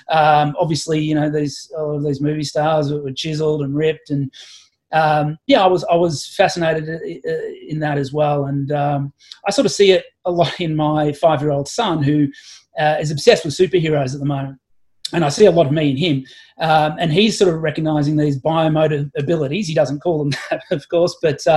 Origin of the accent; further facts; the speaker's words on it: Ballarat, Victoria, Australia; now in Tokyo, Japan; Sure. Yeah, so I grew up in Australia in a town called Ballarat, which for all your international listeners is about 100 k's outside Melbourne.